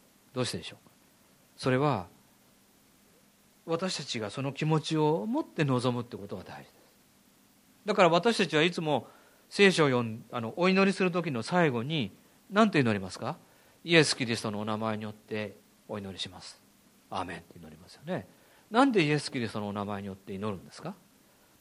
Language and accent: Japanese; Tokyo, Japan; まあ、息に感じるというのは江戸っ子で育ちましたから、この表現いいと思いますね。